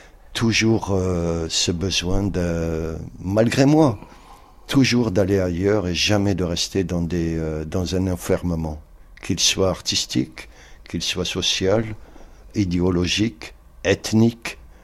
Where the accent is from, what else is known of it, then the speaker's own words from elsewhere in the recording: Algeria; Sur les papiers, je suis Algérien.